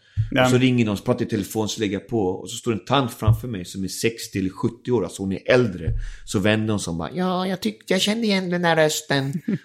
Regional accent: Venezuela; Jag är karibenier, jag bor där, jag har mitt hus där och jag kommer från Karibien.

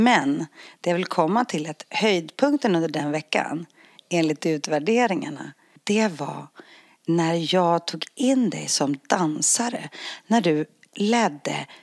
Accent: Northern Greece, Greece; jag växte upp liksom i en liten grekisk bergsby, en sket, en liten håla upp i norra Grekland som ingen har varit i.

